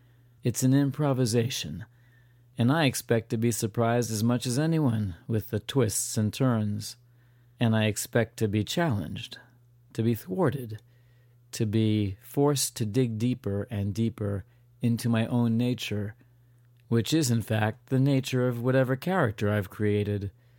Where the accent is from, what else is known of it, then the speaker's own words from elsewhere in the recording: Newport, United States; Also, I grew up in Newport, and found it a strange and charming town. It seemed to me as a child to be pleasantly homogeneous.